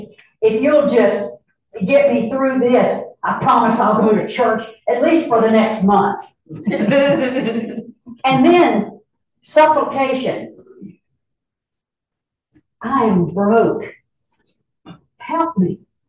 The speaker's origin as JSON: {"language": "English", "town": "Brooks County", "region": "Georgia", "country": "United States", "said": "I'm from Brooks County, Georgia."}